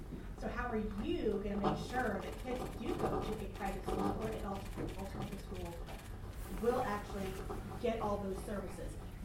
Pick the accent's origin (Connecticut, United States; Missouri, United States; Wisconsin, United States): Missouri, United States; Concordia; Because I am from Concordia, Missouri.